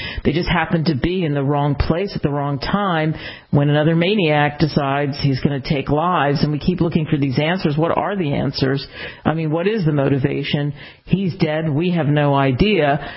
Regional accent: Pennsylvania, United States; I grew up outside of Philly, right?

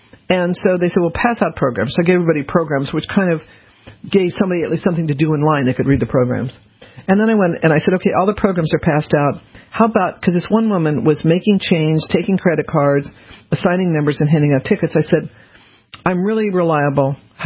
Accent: the South, United States; I mean, I grew up in the South. I went to school in the South

